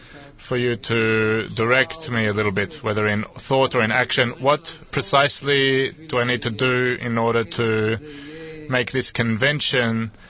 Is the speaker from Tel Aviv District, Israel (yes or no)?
no; Mitzpe Ramon, Southern District, Israel; from Nitzpe Ramon.